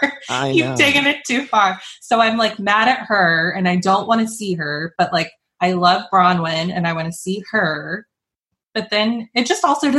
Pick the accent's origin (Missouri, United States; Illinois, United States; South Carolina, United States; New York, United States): South Carolina, United States; Charleston; You know, I'm from Charleston and I live here